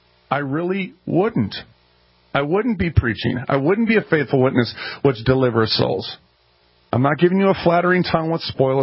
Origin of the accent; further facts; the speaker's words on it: Minneapolis, Minnesota, United States; I'm from North Minneapolis. Asians, blacks, Hispanics.